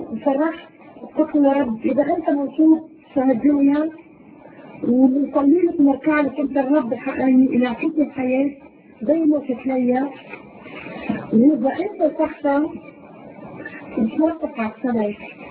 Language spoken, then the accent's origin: Arabic; Tunisia; أنا من تونس، صرت مسيحية حوالي 4 سنوات.